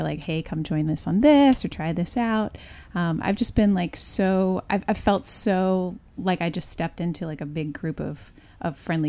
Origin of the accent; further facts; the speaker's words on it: Memphis, Tennessee, United States; also born or lived in Nashville / Manhattan; now in Highland, United States; I started out in Memphis, Tennessee, where I grew up. I actually was born in Nashville, but I grew up in Memphis, and then I moved to Manhattan and went to college at Barnard.